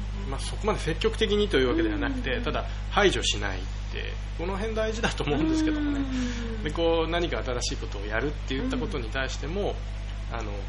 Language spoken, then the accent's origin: Japanese; Yokohama, Kanagawa, Japan; 出身はあの元々はなんていうか横浜市港北ニュータウンとなって、